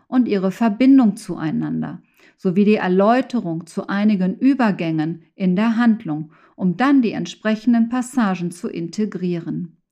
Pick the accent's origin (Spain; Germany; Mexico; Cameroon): Mexico; Mein Kriminalroman »Das Kleid auf dem Klavier« spielt in meiner Heimat Mexiko.